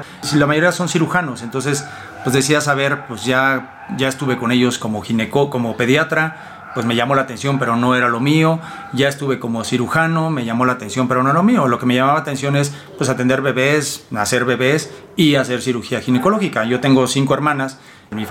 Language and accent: Spanish; Celaya, Guanajuato, Mexico; also born or lived in Monterrey; Mira, yo soy de Celaya, Guanajuato. Exactamente, es mi tierra natal